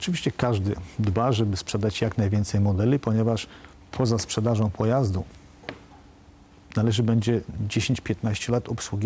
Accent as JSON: {"language": "Polish", "town": "Siemiatycze", "region": "Podlaskie Voivodeship", "country": "Poland", "said": "Ja pochodzę z niewielkiej miejscowości Siemiatycze."}